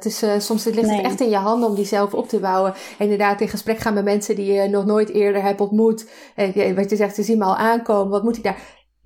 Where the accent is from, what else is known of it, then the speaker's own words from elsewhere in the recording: Portugal; Misschien weet je het wel, dat ik ben in Portugal opgegroeid.